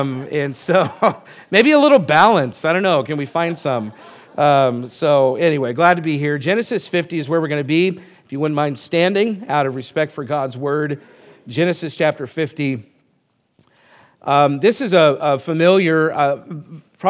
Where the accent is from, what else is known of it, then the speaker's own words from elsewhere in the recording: Sioux Falls, South Dakota, United States; And so, again, we're from Sioux Falls, South Dakota.